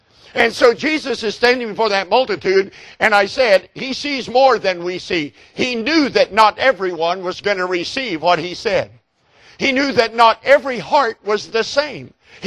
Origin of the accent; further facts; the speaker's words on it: Perry, Oklahoma, United States; I'm thinking in my mind right now of the place I was raised outside of Perry, Oklahoma.